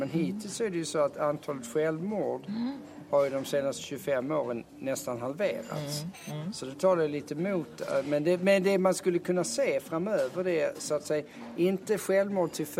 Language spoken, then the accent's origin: Swedish; Sweden; jag tycker som jag tycker därför att jag är svensk doktor